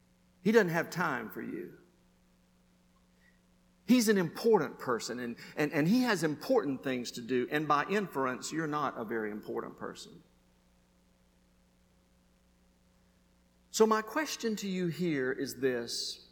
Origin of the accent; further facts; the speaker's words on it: Alabama, United States; I was raised in Alabama, and we have a southern term.